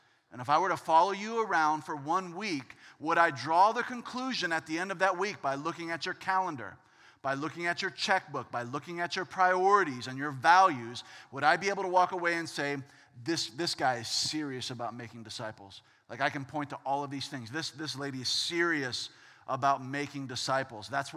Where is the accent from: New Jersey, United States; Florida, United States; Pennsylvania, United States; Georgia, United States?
Florida, United States; I grew up in Central Florida, and in Central Florida, they'll give you a learner's permit at 15 years old.